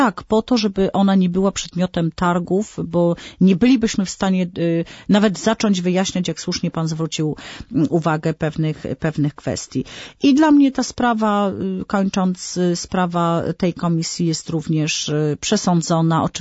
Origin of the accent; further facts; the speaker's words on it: Syców, Lower Silesian Voivodeship, Poland; Ja owszem jestem posłem z okręgu wrocławskiego, pochodzę z mojego miasteczka Syców.